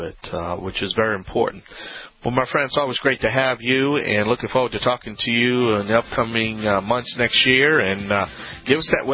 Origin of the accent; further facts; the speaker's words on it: Louisiana, United States; I'm the Cajun contractor … the originator.